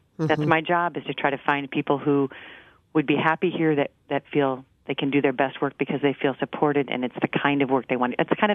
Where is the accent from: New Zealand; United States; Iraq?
United States; Iowa; I'm from Iowa. I know nowhere.